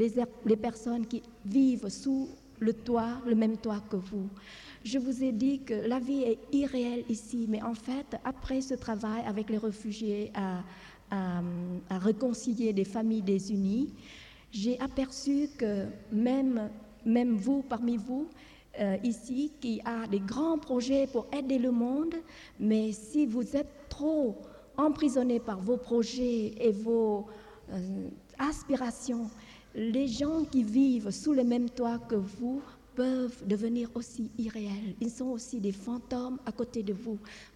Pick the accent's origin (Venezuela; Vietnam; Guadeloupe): Vietnam; moved away; En fait, j'ai quitté le Vietnam depuis 68, mais je n'ai jamais quitté une minute. Mes mains ont atteint le Vietnam chaque moment